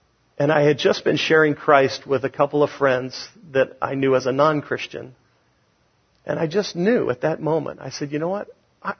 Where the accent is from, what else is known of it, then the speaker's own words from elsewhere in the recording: Buena Park, California, United States; when I grew up in Buena Park. All of our trees were carob trees